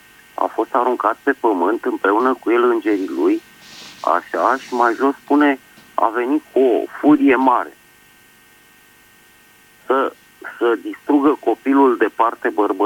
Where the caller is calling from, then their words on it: Bucharest, Romania; din București.